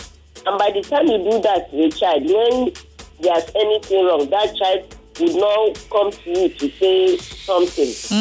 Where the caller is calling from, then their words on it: Onipanu, Lagos, Nigeria; calling from Onipan.